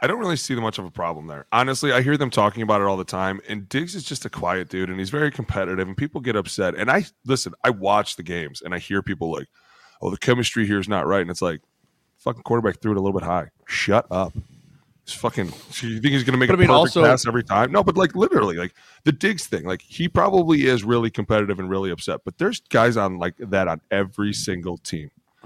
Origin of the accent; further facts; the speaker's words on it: Philadelphia, Pennsylvania, United States; Just probably because I'm from Philly, and that's what I do.